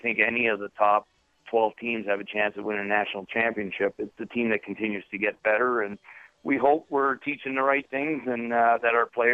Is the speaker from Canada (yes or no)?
yes; Canada; I cried too as a Canadian living in Montreal.